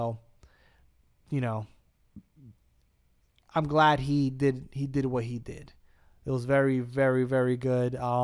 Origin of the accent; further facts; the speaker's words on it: New York, United States; born there; now in Florida, United States; And, well, I live in Florida now. Yeah, I do live in Florida, guys. But me as a person who's born in New York, I do like when East Coast people win.